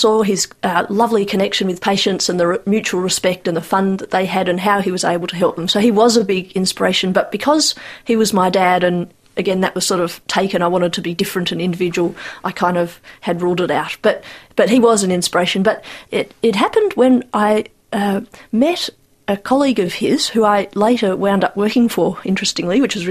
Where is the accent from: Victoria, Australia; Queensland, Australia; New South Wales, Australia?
Victoria, Australia; Caulfield; I grew up in Caulfield, which is the centre of the Jewish community, many different streams of it